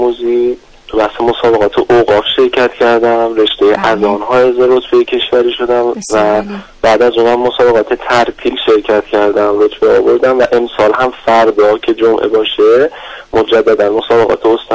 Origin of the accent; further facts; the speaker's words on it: Isfahan, Iran; اصالتا از اصفهان هستم و 24 سالم.